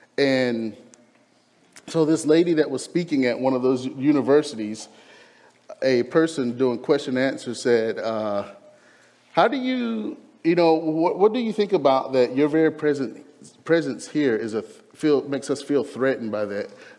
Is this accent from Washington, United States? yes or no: no; Lexington, North Carolina, United States; I grew up in Lexington, North Carolina.